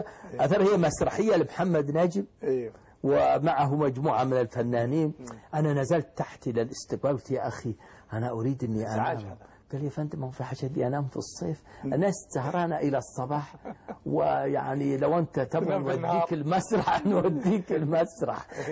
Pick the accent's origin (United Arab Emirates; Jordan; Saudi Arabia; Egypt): Saudi Arabia; Riyadh, Riyadh Province; قلت أنا من الرياض